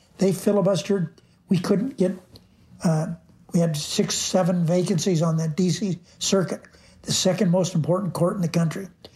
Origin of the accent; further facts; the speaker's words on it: Searchlight, Nevada, United States; And we didn't go to doctors when I was growing up in Searchlight.